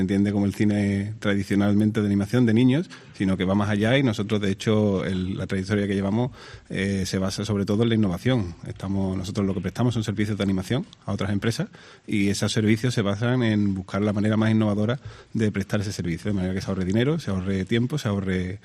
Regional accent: Seville, Andalusia, Spain; yo soy de Sevilla y mi socio es de Sevilla y el hecho de montar la empresa en Rota era un poco una apuesta

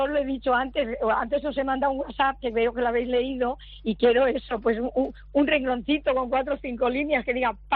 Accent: Region of Murcia, Spain; soy murciana también y he estado en Cartagena este verano

